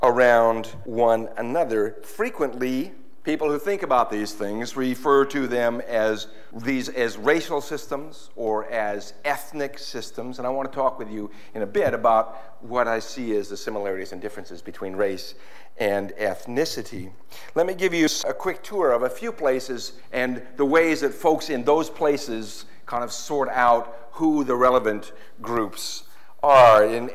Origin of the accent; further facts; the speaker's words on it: United States; that was good for me as an American to hear that, because we Americans tend to kind of feel like this place where we live and the people who we are kind of define human existence.